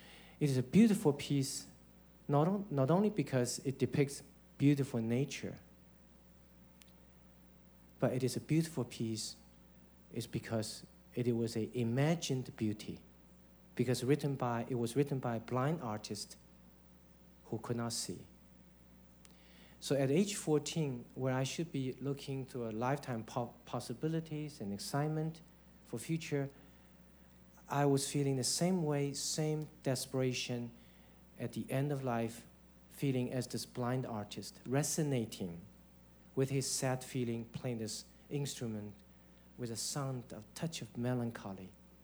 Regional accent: China; I grew up in China during a time called Cultural Revolution.

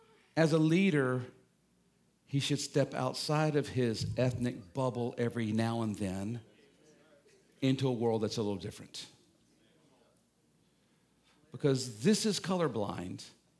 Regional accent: Jackson, Mississippi, United States; Growing up in Jackson, Mississippi, going to private schools, if I had not intentionally stepped out of the bubble I grew up in, that would be my world as well.

